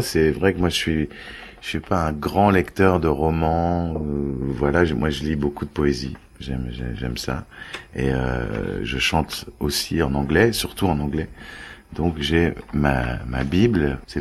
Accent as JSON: {"language": "French", "town": "Bondy", "region": "Île-de-France", "country": "France", "tie": "born or raised there", "said": "Ouais, à Bondy, et j'habite toujours dans le 93, pas loin de Bondy."}